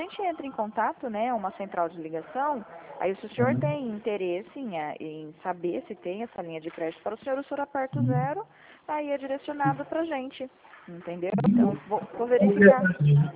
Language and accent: Portuguese; São Paulo, Brazil; Eu sou de São Paulo.